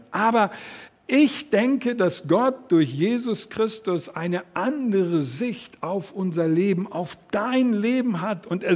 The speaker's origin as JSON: {"language": "German", "region": "Northern Germany", "country": "Germany", "said": "wie man so bei uns in Norddeutschland sagt"}